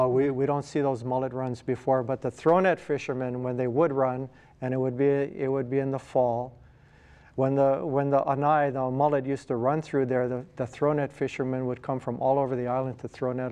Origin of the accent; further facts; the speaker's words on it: Honolulu, Hawaii, United States; I grew up at a place called Ka'alawai, which is at which is over between Black Point and Diamond Head. It's the little community there.